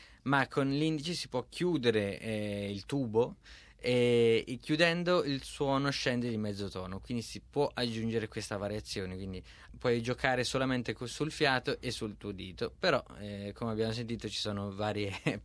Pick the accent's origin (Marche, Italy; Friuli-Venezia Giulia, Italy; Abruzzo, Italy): Marche, Italy; soprattutto le mie esperienze che ho avuto nelle Marche, da dove vengo io.